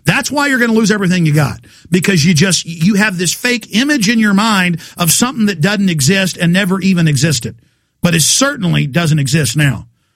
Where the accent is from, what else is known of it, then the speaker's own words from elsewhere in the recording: the South, United States; I just made fun of Southerners, and I'm a Southerner.